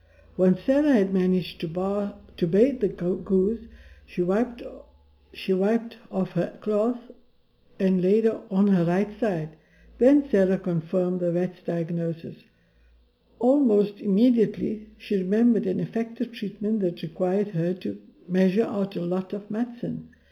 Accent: South Africa; Okay, I come from a predominantly Indian area, being an Indian. Though it was apartheid here, the surroundings that I lived was always Indian.

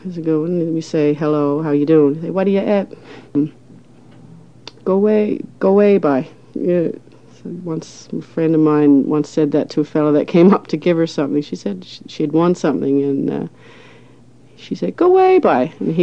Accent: St. John's, Newfoundland and Labrador, Canada; accent: townie accent; And my accent is a townie accent. I grew up in St. John, so it's more, I guess, they call it a townie accent.

